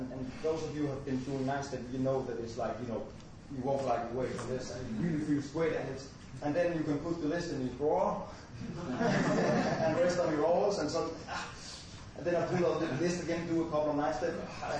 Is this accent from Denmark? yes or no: yes; Copenhagen, Capital Region, Denmark; I'm an alcoholic from Copenhagen.